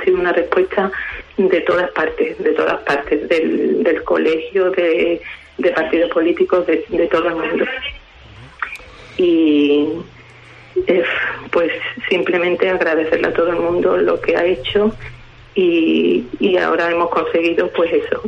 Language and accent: Spanish; Jerez de la Frontera, Andalusia, Spain; como nosotros somos de Jerez, el traslado al hospital de Jerez